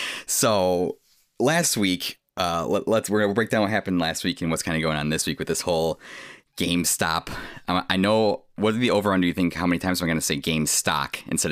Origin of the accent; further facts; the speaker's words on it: Illinois, United States; growing up in Illinois, you would assume that the universal law of dibs was just written into the fabric of the universe because everyone respected it. People in Indiana, since moving out here